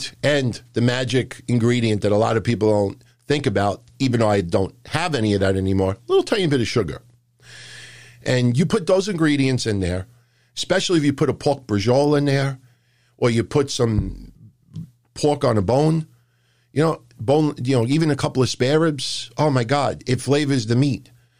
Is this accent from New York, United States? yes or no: yes; New York, United States; accent: New York; Hey, I get a lot of flack for my New York accent.